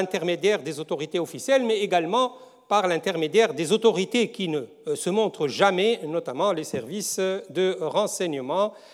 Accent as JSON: {"language": "French", "country": "Tunisia", "said": "l'idée d'un partenariat méditerranéen qui a été soulevée chez nous en Tunisie au sein de l'instance de la Révolution a soulevé une tornade"}